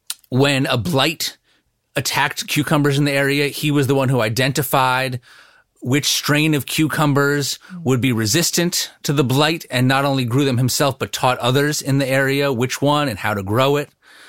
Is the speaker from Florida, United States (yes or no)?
no; New Jersey, United States; now in Long Island, United States; So I grew up in New Jersey. I moved out to Long Island near where my wife grew up when we left New York City.